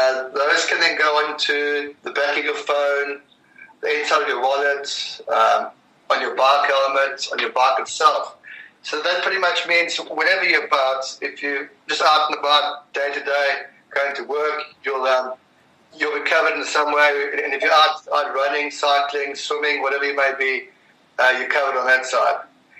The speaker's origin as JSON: {"language": "English", "country": "South Africa", "said": "I'm a South African."}